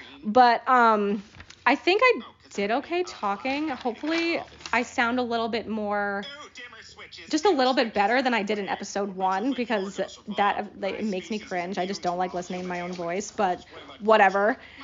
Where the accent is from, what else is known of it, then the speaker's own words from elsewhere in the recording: Connecticut, United States; from Connecticut.